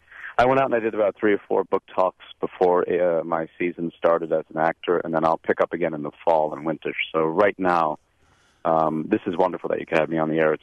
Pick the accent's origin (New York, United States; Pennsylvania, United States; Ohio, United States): New York, United States; I'm from New York originally